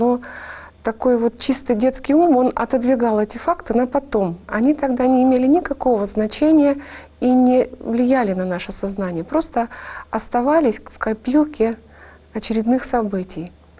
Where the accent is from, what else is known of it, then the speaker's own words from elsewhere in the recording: Ural, Russia; этот вокзал служит их по сих пор в моем родном городе, как и во всех других городах уральских.